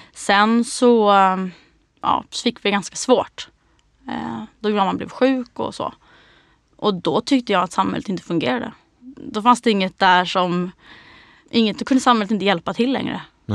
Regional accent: Lidingö, Stockholm County, Sweden; Men jag är uppvuxen på Lidingö.

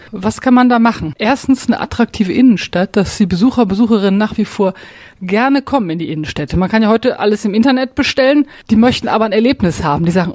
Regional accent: Lower Saxony, Germany; now in Paderborn, Germany; Ich bin Westfälin, ich komme aus dem Landkreis Osnabrück, das ist Altwestfalen, bin in den Kreis Paderborn erst vor 20 Jahren gezogen. Ich bin erstmal nicht katholisch wie viele Paderborner, ich bin Atheistin

